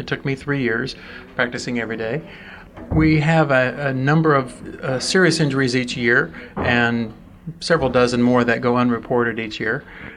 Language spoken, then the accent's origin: English; Hartselle, Alabama, United States; I'm from Hartselle, Alabama.